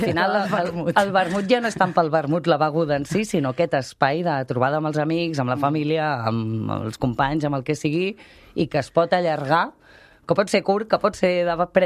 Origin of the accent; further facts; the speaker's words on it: Barcelona, Catalonia, Spain; Ara jo no, però sí, som de Gràcia. Nascudes a Gràcia.